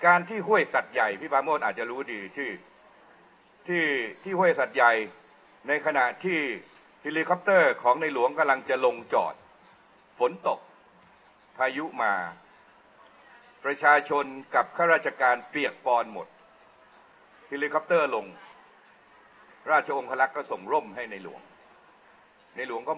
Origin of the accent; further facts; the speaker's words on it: Bangkok, Thailand; ผมเป็นคนกรุงเทพแต่ผมมีความรู้สึกผมอยากไปสอนหนังสืออีสาน